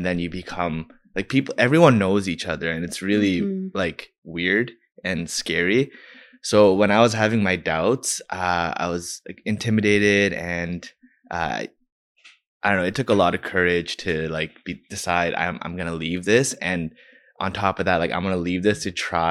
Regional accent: Scarborough, Ontario, Canada; I'm from Scarborough.

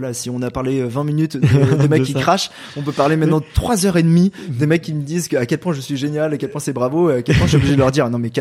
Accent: Île-de-France, France; moi je viens du Val-de-Marne dans le 94 en région parisienne.

